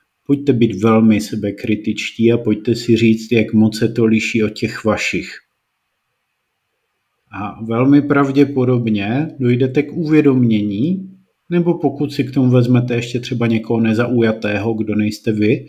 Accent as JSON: {"language": "Czech", "region": "Moravia", "country": "Czechia", "said": "já jsem z Moravy prostě."}